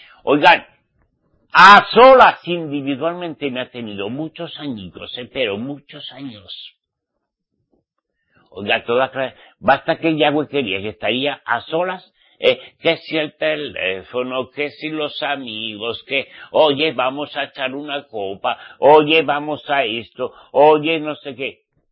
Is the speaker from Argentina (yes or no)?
no; Spain; en mi país, en España